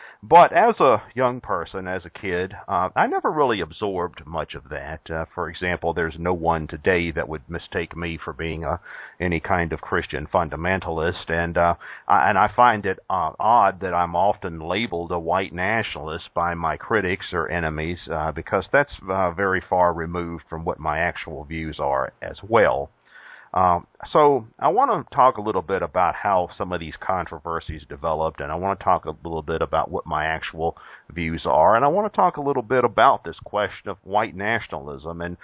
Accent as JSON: {"language": "English", "region": "the South", "country": "United States", "tie": "born or raised there", "said": "I grew up in the South in the 1970s and early 80s, and I certainly grew up in a very conservative environment by conventional standards."}